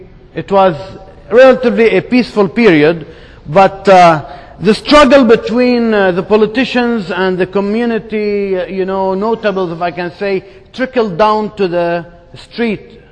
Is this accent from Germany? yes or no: no; Lebanon; English is a second language; I was born in Lebanon in a Muslim family.